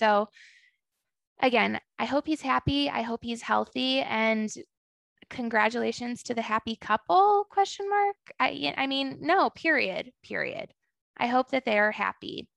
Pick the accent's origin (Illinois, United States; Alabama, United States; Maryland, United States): Illinois, United States; Chicago; I grew up in Chicago. I grew up with a very close-knit family.